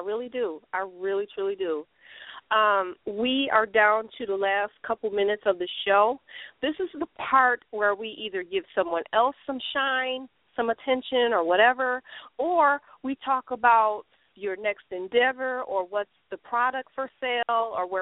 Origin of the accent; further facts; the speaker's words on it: Milwaukee, Wisconsin, United States; when people from Milwaukee are doing good things. It makes me feel so good inside, because I actually love my hometown.